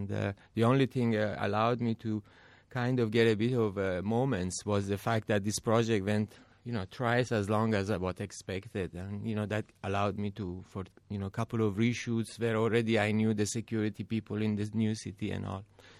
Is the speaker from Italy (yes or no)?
yes; Italy; I grew up in Italy, of course, it's a culture nation